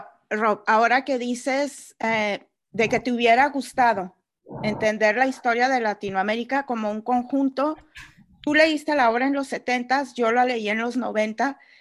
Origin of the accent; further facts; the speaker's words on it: Mexico; moved away as an adult; now in United States; soy mexicana, pero soy latinoamericana. Y ese sentimiento paradójicamente se me acentuó cuando llegué a los Estados Unidos en el 2000.